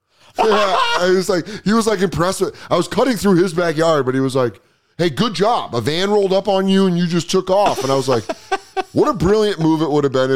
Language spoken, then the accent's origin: English; Aurora, Colorado, United States; this is when I grew up in Aurora, which is.